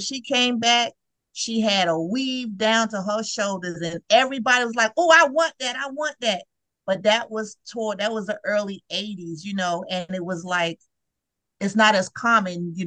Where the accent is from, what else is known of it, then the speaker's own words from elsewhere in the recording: Brooklyn, New York, United States; I grew up in Brooklyn, so for my hair time was like in the 70s.